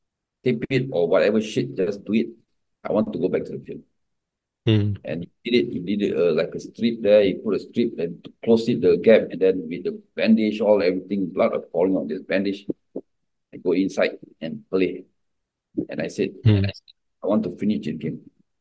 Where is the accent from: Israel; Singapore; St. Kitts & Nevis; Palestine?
Singapore; Sembawang; I was a Sembawang boy.